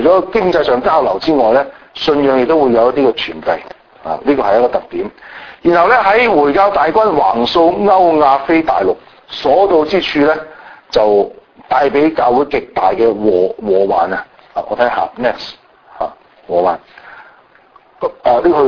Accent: Guangdong, China; 我哋中國人我哋廣東人講話七國咁亂啊

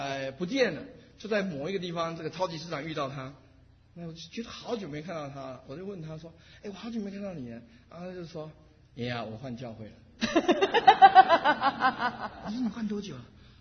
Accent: Taiwan; 我是从台湾来

